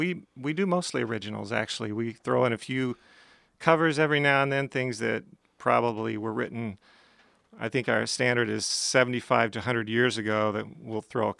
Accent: Oklahoma, United States; born there; also born or lived in Colorado; I was born in Oklahoma, and we vacationed in Colorado, and I later moved to Colorado.

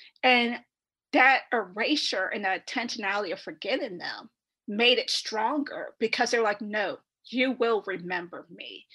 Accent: Massachusetts, United States; born there; And I was born in Massachusetts, and every year we would drive down to South Carolina.

